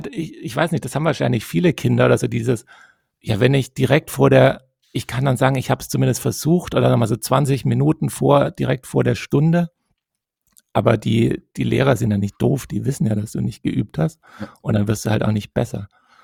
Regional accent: Stuttgart, Baden-Württemberg, Germany; born there; ich bin dann tatsächlich in Stuttgart geboren. Stuttgart.

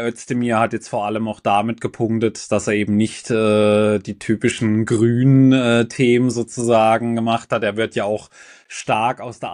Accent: Baden-Württemberg, Germany; Wie gesagt, ich komme aus der Nähe von Freiburg.

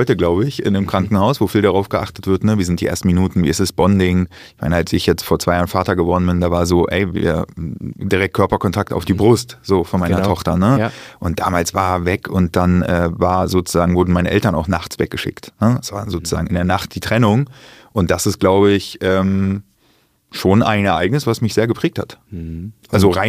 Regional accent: Germany; born there; ich bin viel zu früh geboren in der DDR

